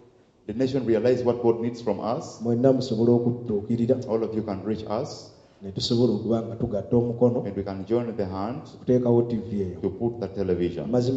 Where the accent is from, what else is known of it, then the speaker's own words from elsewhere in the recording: Lugazi, Central Region, Uganda; But me in that time, as I first told you, I grew up around the Mabira Forest.